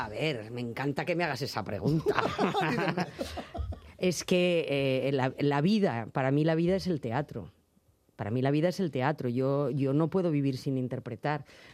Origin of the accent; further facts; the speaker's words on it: Madrid, Community of Madrid, Spain; Pues eso digo, pues de Madrid, mi pueblo es Madrid.